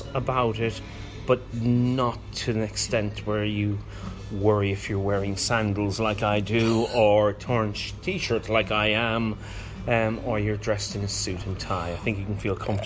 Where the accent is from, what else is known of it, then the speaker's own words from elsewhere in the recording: Ireland; accent: Irish; And I gathered from my accent you'll think I'm fully in support of a good Irish airline that goes backwards.